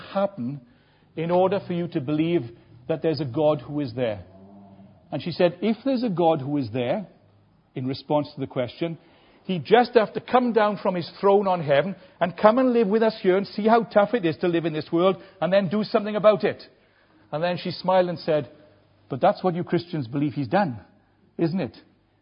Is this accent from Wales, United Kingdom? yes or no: yes; Merthyr Tydfil, Wales, United Kingdom; perhaps when I was growing up in Merthyr Tydfil